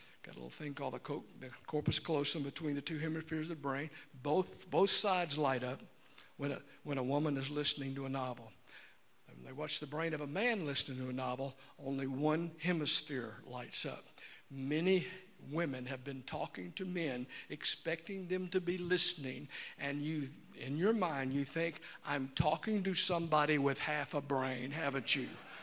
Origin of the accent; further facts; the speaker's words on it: Alabama, United States; I love country music. I mean, I'm from Alabama.